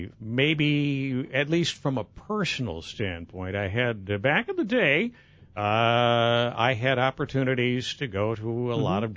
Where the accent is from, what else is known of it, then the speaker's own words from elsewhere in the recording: Decorah, Iowa, United States; I grew up in Decorah. Decorah Decorah felt like home when I lived there, but that's a long time ago.